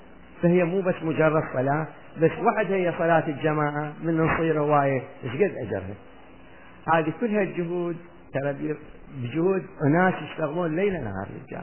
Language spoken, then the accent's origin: Arabic; Iraq; وجايين احنا من العراق تعبانين